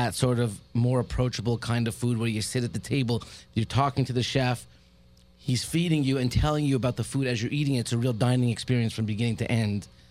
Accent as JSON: {"language": "English", "town": "Montreal", "region": "Quebec", "country": "Canada", "tie": "born or raised there", "said": "As a young Jewish boy growing up in Montreal"}